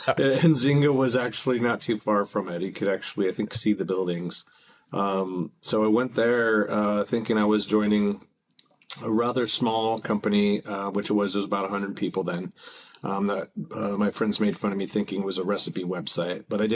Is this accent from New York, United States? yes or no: no; Santa Cruz, California, United States; also born or lived in Colorado, United States; So I went to high school in Colorado, but I grew up in Santa Cruz, California.